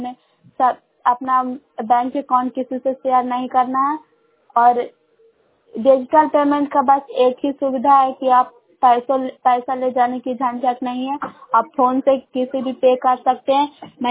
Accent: Bairiganj, Bihar, India; ग्राम बैरीगंज post मकवाता Jain Nalanda की निवासी हूँ

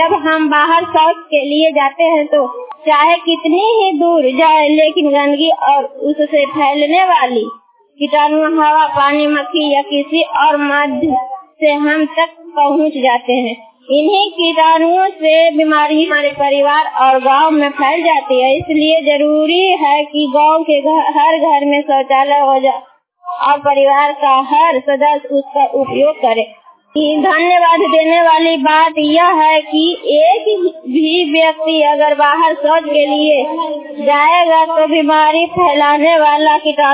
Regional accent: Bihar, India; मैं कोसला पंचायत के रहने वाली हूँ और नारजी ब्लॉक के नवादा जिला का।

